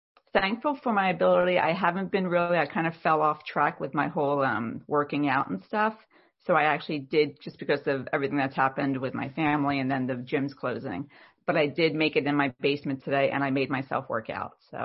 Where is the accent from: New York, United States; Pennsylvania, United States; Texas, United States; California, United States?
Pennsylvania, United States; Norristown; I am from Norristown, Pennsylvania, which is close to Philadelphia.